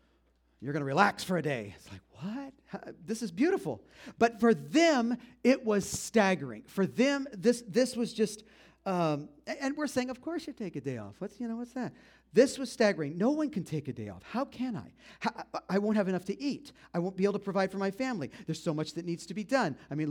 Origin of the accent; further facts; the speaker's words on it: United States; I'm American. I'm born in USA.